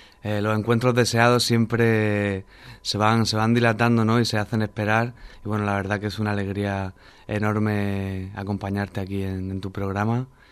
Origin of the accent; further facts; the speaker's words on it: Region of Murcia, Spain; Sí, yo soy murciano de pura cepa, vamos, más murciano que el paparajote.